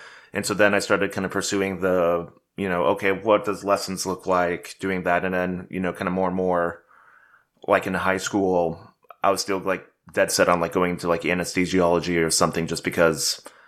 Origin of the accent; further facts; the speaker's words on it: Lincoln, Nebraska, United States; So I grew up outside of Lincoln, Nebraska